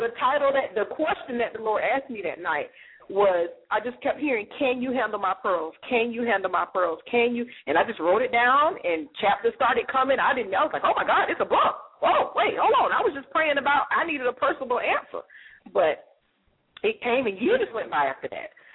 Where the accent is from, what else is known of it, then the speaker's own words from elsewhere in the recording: Gainesville, Florida, United States; I graduated, so I like to say I'm from Gainesville, Florida.